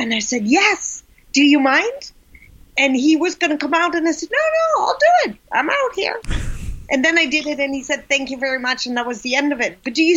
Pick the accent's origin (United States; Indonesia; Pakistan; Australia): Pakistan; born there; I was born in Pakistan, in the north of Pakistan, at the foot of the Himalaya mountain.